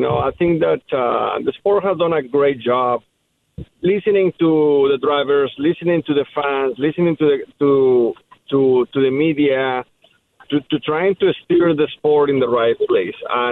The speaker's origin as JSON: {"language": "English", "country": "Mexico", "tie": "born or raised there", "said": "being born and raised in Mexico, it's been a little bit different."}